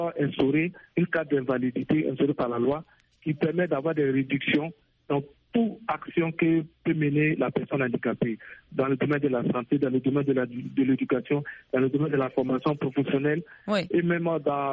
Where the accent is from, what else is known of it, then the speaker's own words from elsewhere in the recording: Burkina Faso; chez nous au Burkina Faso